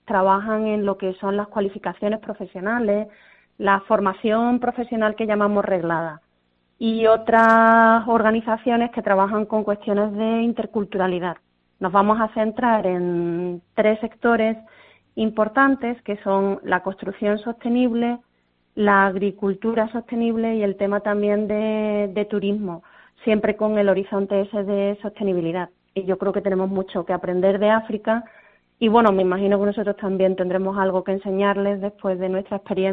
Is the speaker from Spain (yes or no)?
yes; Andalusia, Spain; desde mi pueblo es que tengo a 15 kilómetros el continente africano y realmente tenemos una realidad importante de mano de obra de esos países que tan necesaria es aquí en Huelva